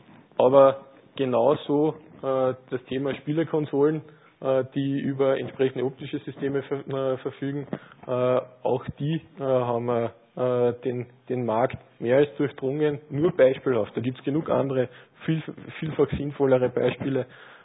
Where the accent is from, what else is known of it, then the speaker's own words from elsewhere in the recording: Carinthia, Austria; born there; als gebürtiger Kärntner wollte ich ursprünglich eine sogenannte Schlickkrapferlsuppe haben.